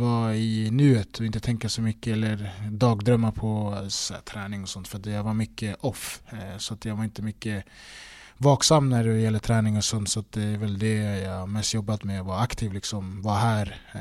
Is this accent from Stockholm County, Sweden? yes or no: yes; Stockholm, Stockholm County, Sweden; jag är ändå i Stockholm där jag kommer ifrån